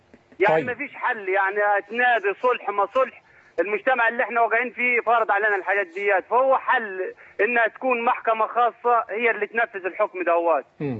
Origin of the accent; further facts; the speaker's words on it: Asyut, Asyut Governorate, Egypt; now in Saudi Arabia; احنا في مشكلتنا في الصعيد، انا من اسيوط، مشكلتنا في الصعيد